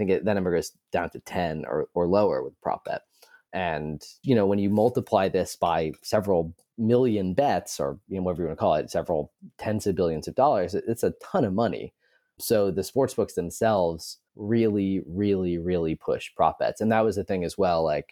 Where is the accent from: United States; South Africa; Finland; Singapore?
United States; Elmira, New York; I'm from Elmira, New York. So I like the Bills, I like the Knicks, right? You know, I'm Irish and depressed, so I like Liverpool.